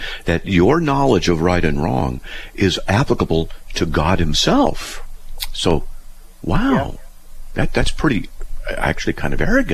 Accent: United States; It's the nation of America, United States. I'm an American.

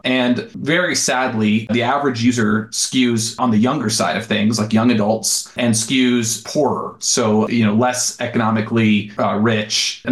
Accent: Colorado, United States; I'm from Colorado. I live here in Colorado.

